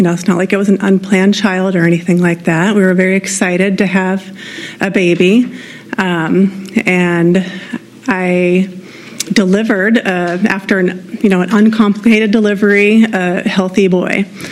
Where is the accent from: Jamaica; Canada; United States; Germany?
United States; San Luis Obispo, California; I've lived in San Luis Obispo for a long time. My parents went to Cal Poly, so I grew up like camping in Pismo and Morro Bay